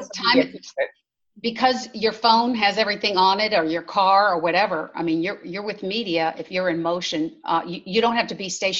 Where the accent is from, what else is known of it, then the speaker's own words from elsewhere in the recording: Houston, Texas, United States; astronauts, I'm from Houston, right